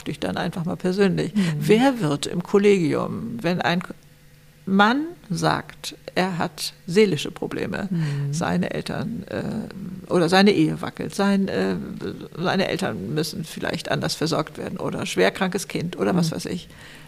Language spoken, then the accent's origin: German; Lower Saxony, Germany; Ich komme aus Niedersachsen